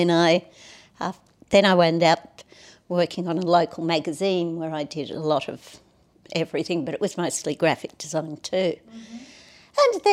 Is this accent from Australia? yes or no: yes; Sydney, New South Wales, Australia; also born or lived in Sunshine Coast; I'm 60 years old. I grew up in Australia. I was born in Sydney, and I've lived in Sydney most of my life, apart from spending about 10 years up on the Sunshine Coast near Noosa.